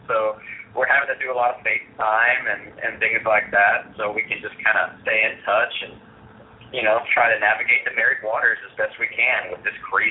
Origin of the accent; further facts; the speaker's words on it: Pasadena, Texas, United States; now in Baytown, United States; Well, to be honest with you, I'm not really from Baytown. I'm living there now, but I grew up in Pasadena, Fort Houston area.